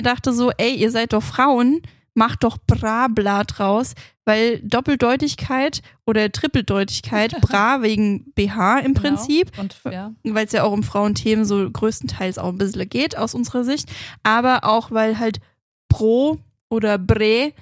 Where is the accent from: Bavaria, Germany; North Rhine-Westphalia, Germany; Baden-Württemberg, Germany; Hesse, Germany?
Hesse, Germany; accent: Hessian; first language English; German is a second language; mit meinem ganzen Hessisch, aber Englisch war ja tatsächlich meine Muttersprache mal.